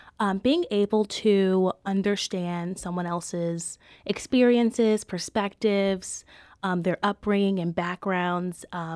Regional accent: New Orleans, Louisiana, United States; So I'm originally from New Orleans. I come from a very large family, and I was fortunate to attend a private school growing up.

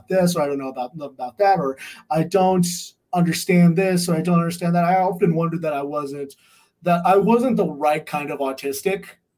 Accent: California, United States; where I grew up in California, that it's all Democratic.

